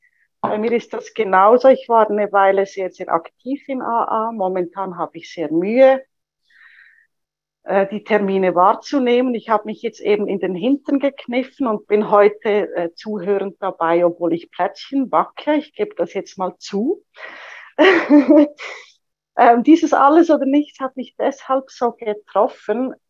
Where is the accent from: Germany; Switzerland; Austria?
Switzerland; ich komme aus der Schweiz und bin eine Alkoholikerin.